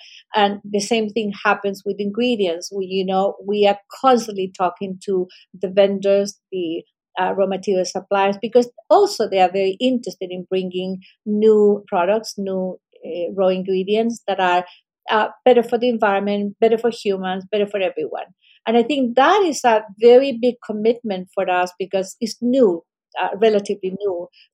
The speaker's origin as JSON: {"language": "English", "country": "Chile", "said": "And personally, I come from Chile, we have an incredible ocean all along the country."}